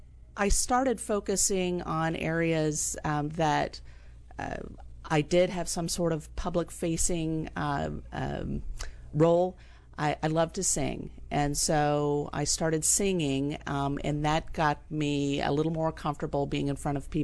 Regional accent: Richardson, Texas, United States; also born or lived in Wilmington, Delaware; Originally Wilmington, Delaware, but I grew up in Texas.

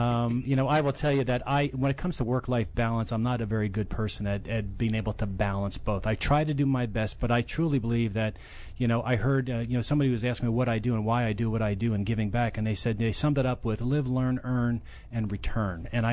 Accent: South Plainfield, New Jersey, United States; I'm from South Plainfield, New Jersey, exit 10, if you know where that's at. And, you know, so I was born and raised there

